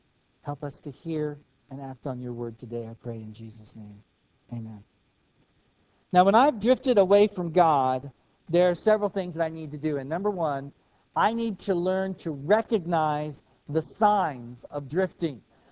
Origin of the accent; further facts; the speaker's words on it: Arizona, United States; also born or lived in Indiana; One of the things I remember when we moved to Arizona as a kid, it didn't take too long, because we moved from Indiana.